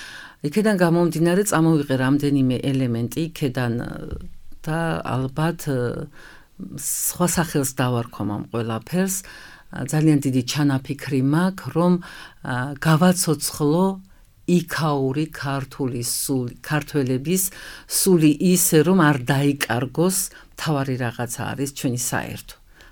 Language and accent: Georgian; Adjara, Georgia; მე შევეცადე, რომ ჩემი კუთხიდან დამეწყო საუბარი ამ ჩემი საქმიანობით და ცდილობდი ყოველთვის ისეთი მეკერა და ისეთი ჩაცმულობა, რომელსაც თვითონ აჭარის მოსახლეობა მთაში განსაკუთრებით დაინტერესდებოდნენ